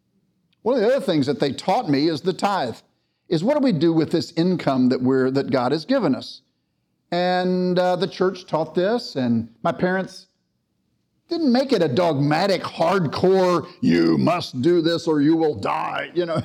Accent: Dallas, Texas, United States; I grew up here in Dallas, and I grew up in a family that I thought was kind of boring, frankly.

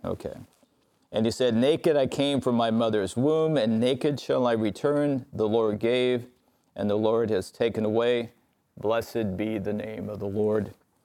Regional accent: Kansas City, Missouri, United States; I grew up in Kansas City, so I know people all the way through this Midwest.

